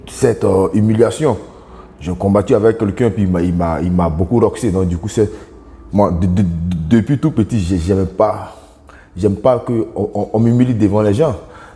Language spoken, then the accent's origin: French; Côte d’Ivoire; je viens de la Côte d'Ivoire, je suis né le. Je suis né le 12, le 20, le 26 décembre 1998. J'ai 24 ans.